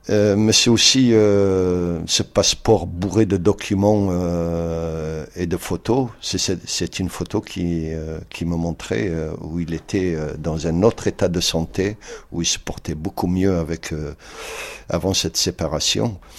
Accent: Algeria; Sur les papiers, je suis Algérien.

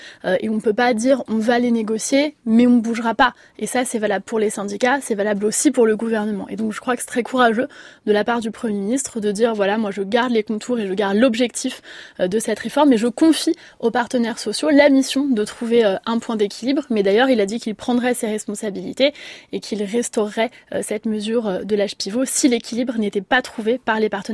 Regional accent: Paris, Île-de-France, France; Moi, je suis parisienne, d'origine corse. Je suis née à Paris, j'ai vécu à Paris l'essentiel de ma vie.

